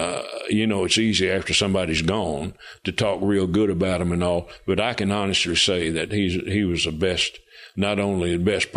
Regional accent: Big Stone Gap, Virginia, United States; born there; also born or lived in Memphis; now in North Carolina, United States; I was born in Big Stone Gap, Virginia. That's up in the mountains. And then lived most of my adult life in Memphis, where my dad pastored a big church there.

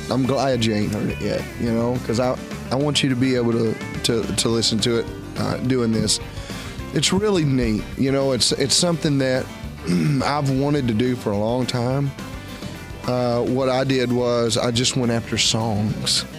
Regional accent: Beaverdam, Kentucky, United States; Hey, I was country a long time ago. I grew up in Beaverdam, Kentucky.

